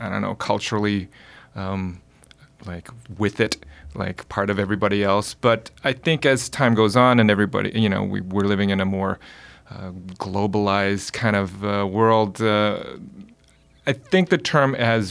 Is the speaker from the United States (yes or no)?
no; Toronto, Ontario, Canada; I was born and raised in Toronto and just somebody of Korean descent who sort of has this experience living abroad.